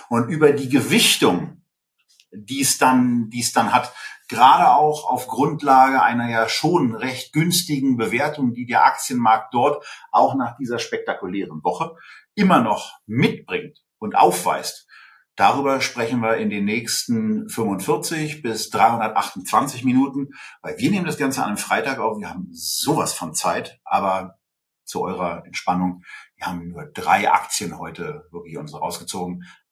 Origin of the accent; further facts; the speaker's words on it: Berlin, Germany; als Berliner